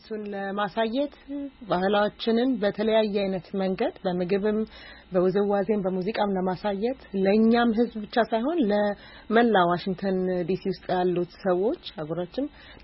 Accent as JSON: {"language": "Amharic", "region": "New York", "country": "United States", "tie": "born or raised there", "said": "እኔ ኒውዮርክ ሀገር ነው ያደኩት።"}